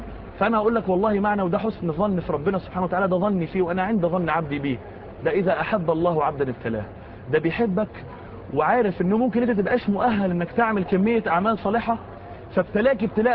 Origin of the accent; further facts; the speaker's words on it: Egypt; في ولد كان عندنا في مصر بيدرس دراسات اسلاميه